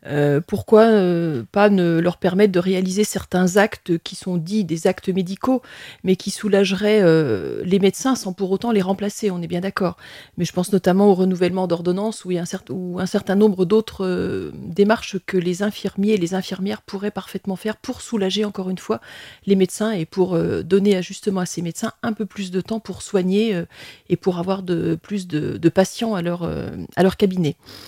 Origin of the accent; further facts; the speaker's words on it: Bourgogne-Franche-Comté, France; je suis née et j'ai grandi en Bresse. C'est un territoire que j'aime profondément